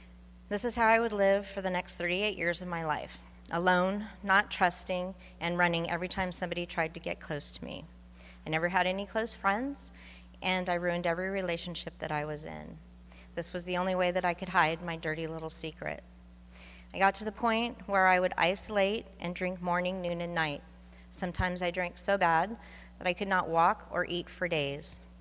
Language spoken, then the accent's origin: English; San Diego, California, United States; I'm 53 years old, and I'm from San Diego, California.